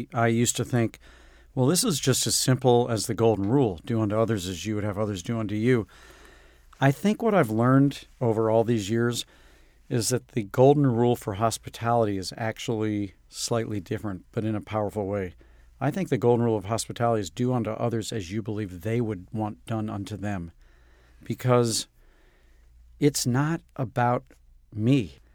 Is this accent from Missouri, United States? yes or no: yes; St. Louis, Missouri, United States; And, you know, growing up in St. Louis, honestly, the food was not all that remarkable.